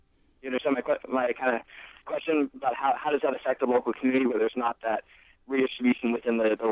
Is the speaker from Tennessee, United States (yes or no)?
no; Montana, United States; I'm from Montana originally.